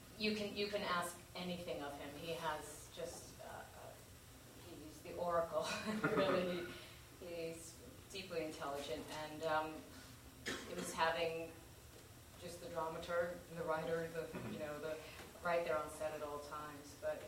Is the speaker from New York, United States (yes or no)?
yes; Queens, New York, United States; I said, oh, I'm from Queens.